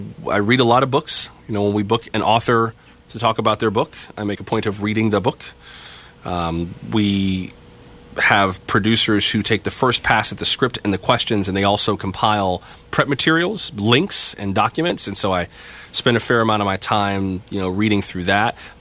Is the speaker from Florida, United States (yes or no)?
yes; West Palm Beach, Florida, United States; Yeah, I'm from West Palm Beach, Florida, so I got my start at what was basically my hometown station, WLRN, in Miami